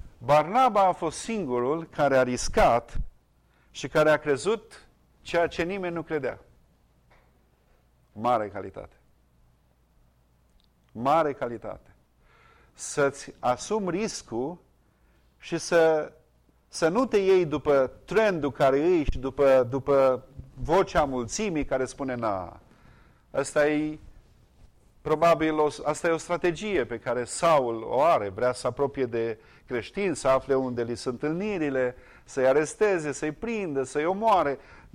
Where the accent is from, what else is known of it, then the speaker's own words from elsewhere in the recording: Satu Mare, Satu Mare County, Romania; noi am crescut câțiva ani la Satu Mare, lângă orașul Satu Mare și erau foarte mulți maghiari acolo.